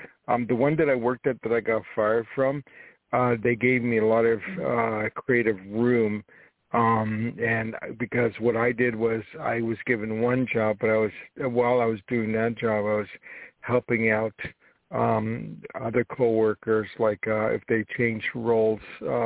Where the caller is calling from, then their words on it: New York, United States; I'm calling from New York.